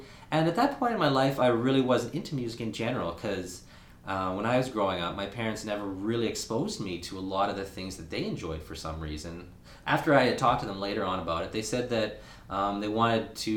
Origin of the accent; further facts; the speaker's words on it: Winnipeg, Manitoba, Canada; So I kind of grown up here in the South End, like I mentioned before. Born and raised in Winnipeg.